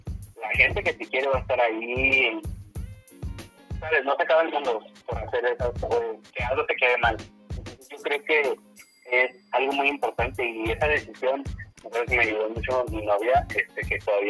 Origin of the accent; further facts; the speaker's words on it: Manzanillo, Colima, Mexico; yo soy de Manzanillo, Colima, el puerto número 1 de México, se llaman, muy pequeño, es una ciudad muy industrial, prácticamente, entonces, es muy pequeño, Manzanillo es muy chiquito, casi todos se conocen